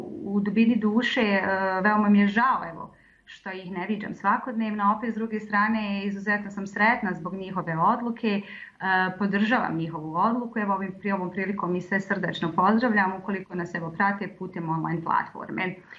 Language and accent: Bosnian; Tuzla, Tuzla Canton, Bosnia & Herzegovina; U Tuzli, znači u mom rodnom gradu, žive članovi moje uže porodice, kao i svi moji prijatelji